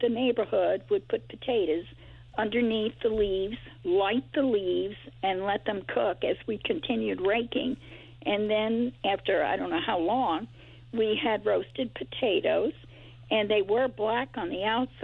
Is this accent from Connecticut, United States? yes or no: no; New York, United States; When I was a girl growing up in Long Island, way, way back, 50-odd years ago, you were allowed to burn leaves.